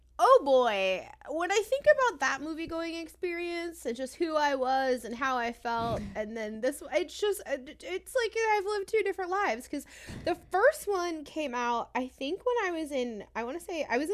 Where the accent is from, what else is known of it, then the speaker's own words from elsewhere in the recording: Oklahoma, United States; also born or lived in New York; so I am originally from New York, but I grew up in Oklahoma